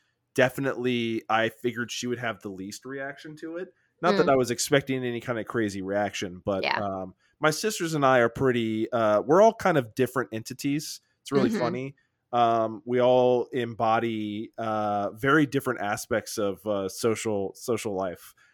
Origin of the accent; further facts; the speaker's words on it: Texas, United States; so we grew up in Texas and she's born Texas, so a little bit of her Texas accent came out.